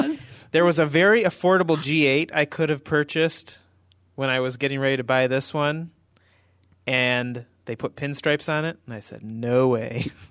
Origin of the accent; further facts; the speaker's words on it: Flint, Michigan, United States; I've noticed a trend in my hometown of Flint, Michigan, and that is two-tone cars